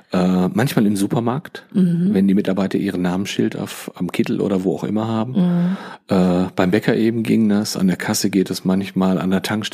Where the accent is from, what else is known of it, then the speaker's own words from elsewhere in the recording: North Rhine-Westphalia, Germany; Tiefsten Herzens sind wir bin ich Ostwestfale, definitiv.